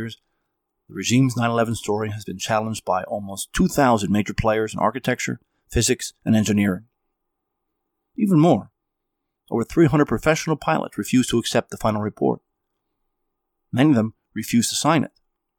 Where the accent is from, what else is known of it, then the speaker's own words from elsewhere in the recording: New Jersey, United States; I'm from New Jersey. We were over in Manhattan many, many, many times when I was growing up.